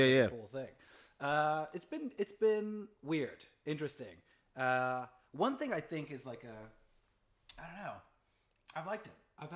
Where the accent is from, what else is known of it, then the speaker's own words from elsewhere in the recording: Hong Kong; So I grew up in Hong Kong. That's where my parents met. So my mom's African. My dad is British. My mom's Kenyan. My dad is like is British.